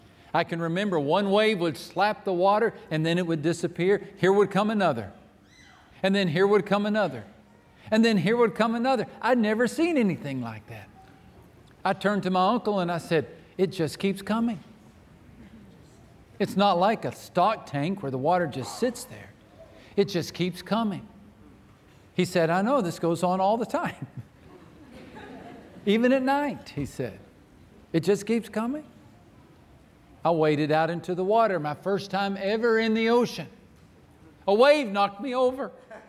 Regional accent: Texas, United States; But I grew up in West Texas, and I don't know if you've ever seen pictures of West Texas.

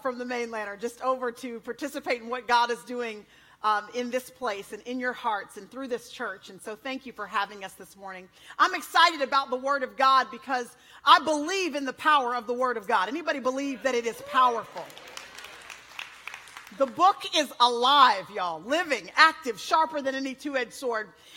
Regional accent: Dallas, Texas, United States; We're from Dallas, Texas, where we have come over to be a part of what was an incredible weekend.

